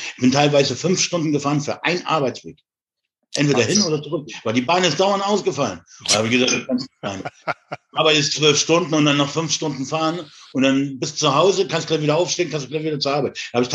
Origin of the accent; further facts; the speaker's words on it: Saxony, Germany; Und ich bin ein gebürtiger Sachse.